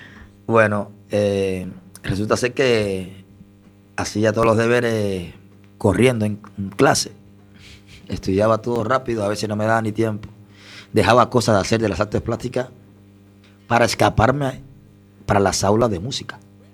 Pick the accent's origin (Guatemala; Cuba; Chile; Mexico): Cuba; Soy cubano, sí, vengo de Cuba.